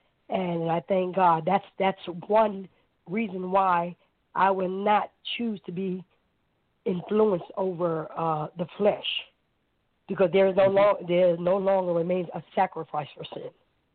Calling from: Arizona, United States; I'm calling from Arizona.

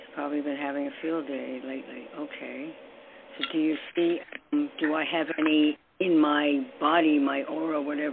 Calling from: New York, United States; New York.

